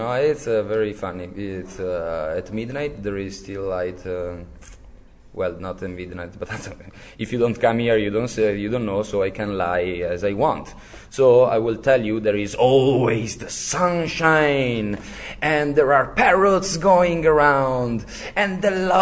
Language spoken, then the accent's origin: English; Treviso, Veneto, Italy; English is a second language; now in Latvia; I'm from Italy. I was born in Treviso, that is close to Venice.